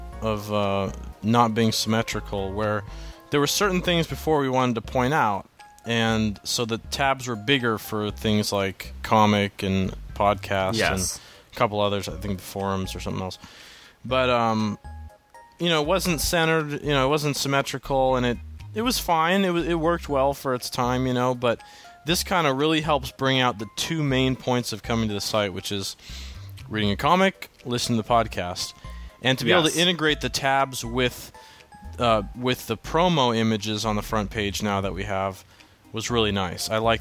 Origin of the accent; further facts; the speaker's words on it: Germany; I'm from Germany, actually.